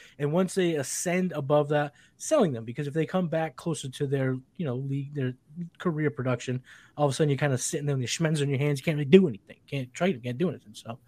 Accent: Massachusetts, United States; I'm from Massachusetts, so we can't bet here.

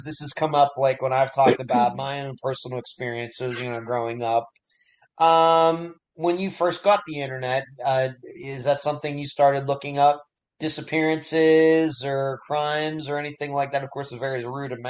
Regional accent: United States; as a fellow American, we're both American citizens.

